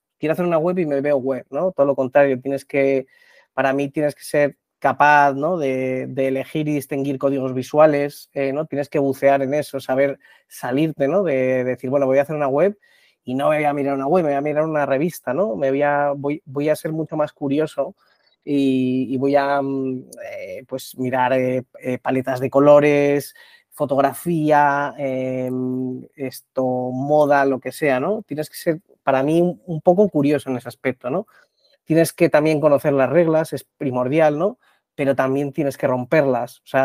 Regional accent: Madrid, Community of Madrid, Spain; Soy de Madrid de toda la vida

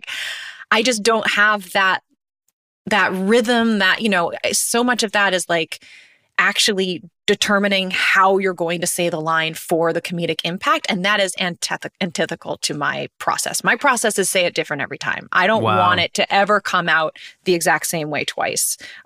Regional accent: New York, United States; But, you know, I grew up in New York, so I was less inclined to sort of stay there another 4 years.

